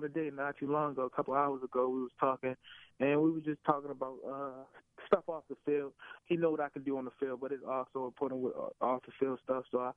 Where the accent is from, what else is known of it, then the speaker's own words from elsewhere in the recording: Baltimore, Maryland, United States; I'm from Baltimore. I grew up being a Ravens fan.